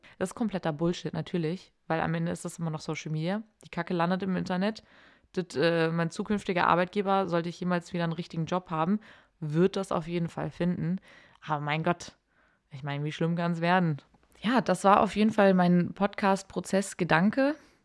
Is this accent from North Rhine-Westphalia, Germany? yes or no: no; Hamburg, Germany; now in Berlin, Germany; Ich komme aus Hamburg, ich wohne aber mittlerweile in Berlin